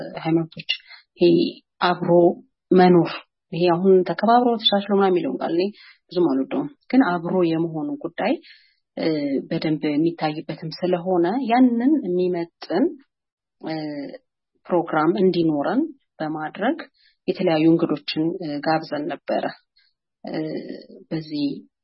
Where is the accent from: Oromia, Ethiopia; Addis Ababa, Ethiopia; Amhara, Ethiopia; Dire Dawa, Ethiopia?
Amhara, Ethiopia; Debre Birhan; also born or lived in United States; እኔ ደብረ አንቶች ነው ያደግኩት። የመጀመሪያ ድረስ ከሃይ ስኩል ደብረ ብርሃን ነው ያጠናቀቅኩት።